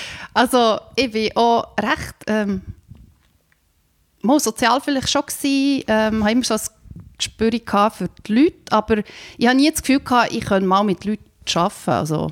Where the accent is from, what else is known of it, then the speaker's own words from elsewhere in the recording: Bern, Switzerland; moved away as an adult; now in Slovenia; Wie gesagt, ich bin in Bern aufgewachsen, in einem Dorf. Und mein Vater ist Slowen, Mutter Schweizerin.